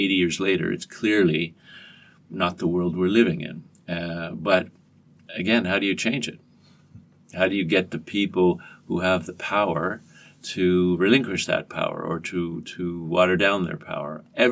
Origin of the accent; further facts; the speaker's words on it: Canada; As a Canadian, that was a big part of our foreign policy. And I grew up with that, thinking that that was normal.